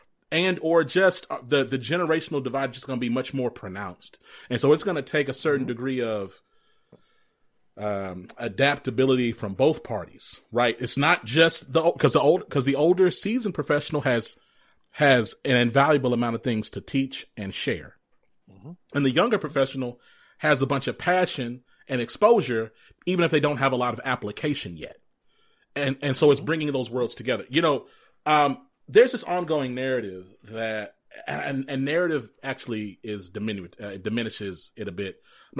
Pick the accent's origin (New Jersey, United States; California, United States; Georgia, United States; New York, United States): Georgia, United States; born there; I'm Southern, right? It's like my family's from Mississippi. And then I grew up in, I was born in Georgia, but both sides of my family from Mississippi.